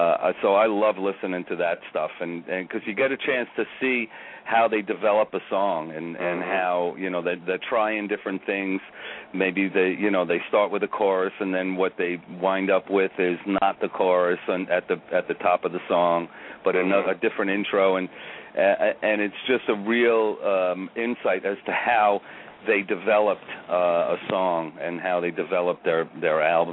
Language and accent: English; Staten Island, New York, United States; We grew up together in Oakwood Heights on Staten Island